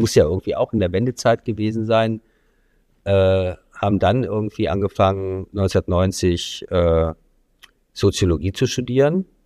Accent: Greifswald, Mecklenburg-Vorpommern, Germany; ich bin 1969 in Greifswald geboren, in Mecklenburg-Vorpommern und in einer Plattenbausiedlung, Neubausiedlung aufgewachsen.

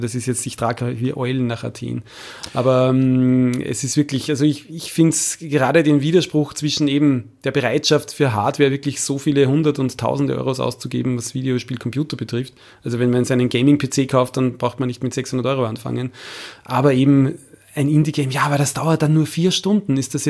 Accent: Austria; sage ich als Österreicher.

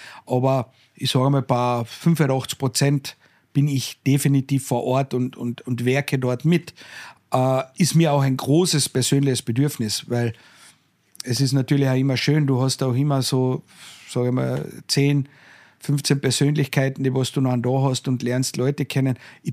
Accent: Carinthia, Austria; einen Messerbaukurs bei uns in Kärnten.

